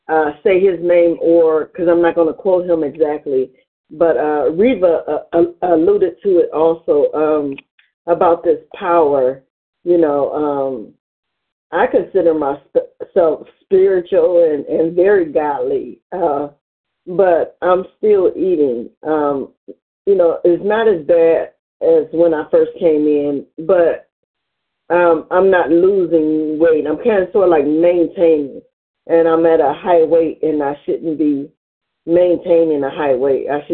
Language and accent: English; Cleveland, Ohio, United States; I'm from Cleveland, Ohio.